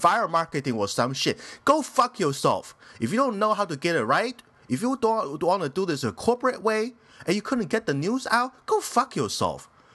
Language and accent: English; United States; I was like, excuse me, I'm American. Okay, forget I'm American.